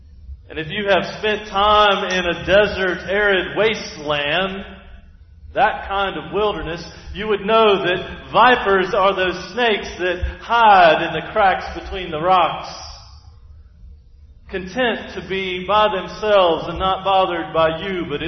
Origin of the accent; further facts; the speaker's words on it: Sumter, South Carolina, United States; Now, I grew up in South Carolina, just down the road in Sumter. When I think of wilderness, I think of swamp. South Carolinians, you know what I'm talking about.